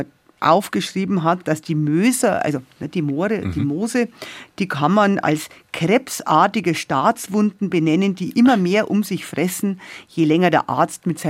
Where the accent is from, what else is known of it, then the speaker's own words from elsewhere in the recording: Bavaria, Germany; Und bei uns in Bayern sagt man grundsätzlich zu einem Moor Moos.